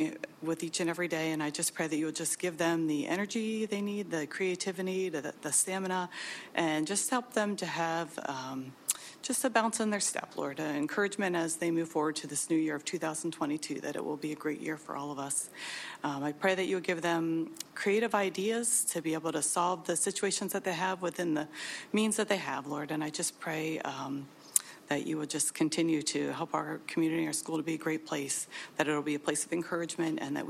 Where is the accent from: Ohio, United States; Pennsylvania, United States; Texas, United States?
Pennsylvania, United States; New Holland; and I'm from New Holland